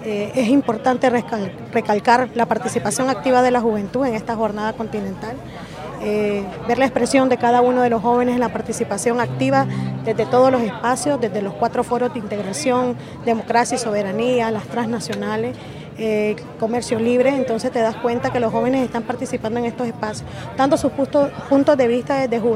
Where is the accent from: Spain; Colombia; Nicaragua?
Nicaragua; nosotros como pueblo nicaragüense estamos avanzando en seguir en ese modelo de diálogo, consenso y negociación